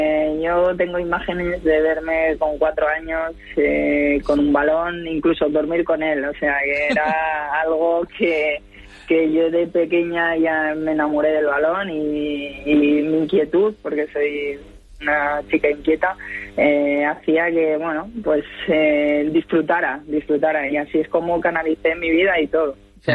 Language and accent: Spanish; Asturias, Spain; justamente ahora estoy en Asturias, que yo soy de aquí, de Asturias